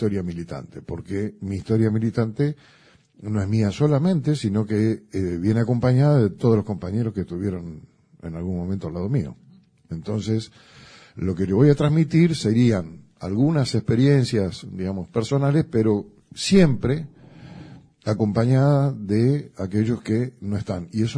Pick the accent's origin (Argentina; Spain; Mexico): Argentina; Buenos Aires; now in Sweden; yo no soy nórdico, yo soy porteño, digamos, y tuve la desgracia de ir a parar a Suecia